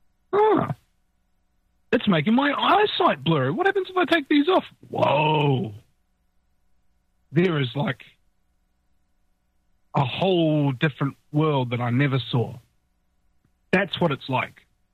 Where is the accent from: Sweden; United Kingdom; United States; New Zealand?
New Zealand; I'm a New Zealander. I'm 10,000 miles away.